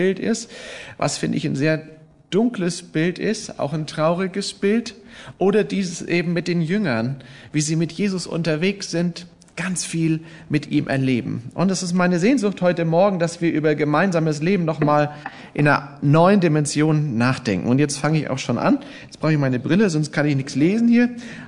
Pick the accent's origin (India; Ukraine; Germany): Germany; Kulmbach, Bavaria; also born or lived in Lauterbach; Ich bin geboren in Lauterbach in Hessen, aufgewachsen in Kulmbach und war dann eine Zeit in der Schweiz